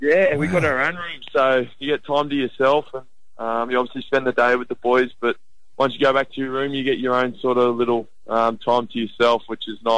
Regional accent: Queensland, Australia; we want us to play for our state, and as a Queenslander, that's what you usually do.

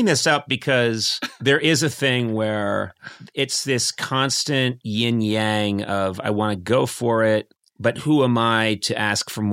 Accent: Brookline, Massachusetts, United States; but I'm from Brookline and our rival is Newton.

